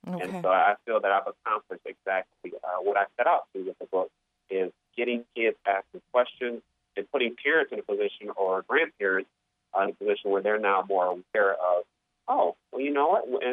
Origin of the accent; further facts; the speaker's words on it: Kalamazoo, Michigan, United States; I grew up on Kalamazoo's east side, and I was, again, a third grader at Northeastern Elementary.